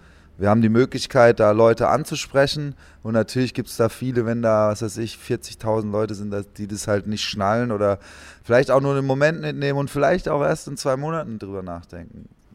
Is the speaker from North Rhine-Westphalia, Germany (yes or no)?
no; Heidelberg, Baden-Württemberg, Germany; now in Berlin, Germany; wir sind ja aus Heidelberg ursprünglich, also wohnen schon lange in Berlin, wir beiden jetzt zumindest.